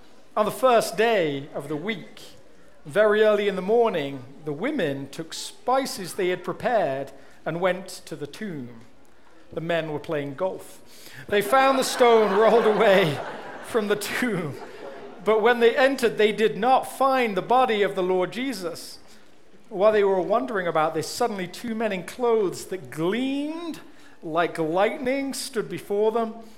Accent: England, United Kingdom; It almost makes me ready for a hoedown, which is about as close as an Englishman ever gets to hoedowning. It is not in our people's blood, dancing in general, in actual fact.

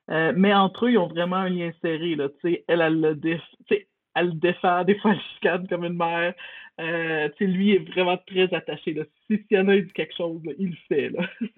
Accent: Quebec, Canada; dû réintégrer au Québec là, il y a 2 ans. Donc, on est encore dans des processus d'immigration, je dirais. Même si moi, je suis québécoise, eux ne l'étaient pas.

